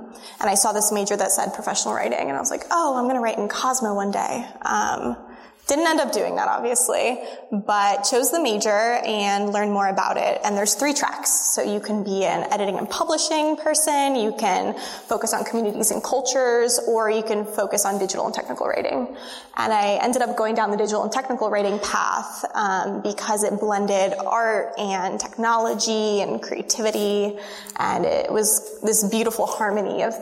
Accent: Boca Raton, Florida, United States; Yeah, I'm originally from South Florida, Boca Raton, Florida.

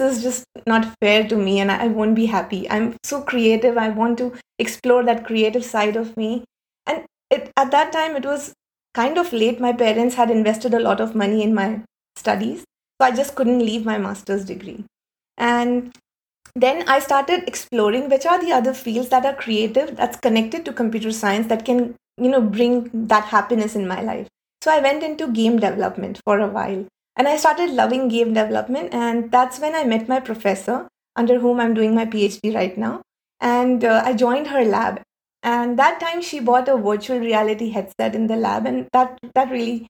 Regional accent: Mumbai, Maharashtra, India; English is a second language; I come from Mumbai, India. It's a big city with too many people. And I come from a very middle-class family.

